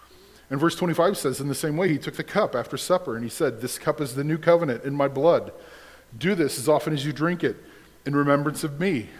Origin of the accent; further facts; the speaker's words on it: United States; And here's the language is going to, I think, rock our worlds because we're American.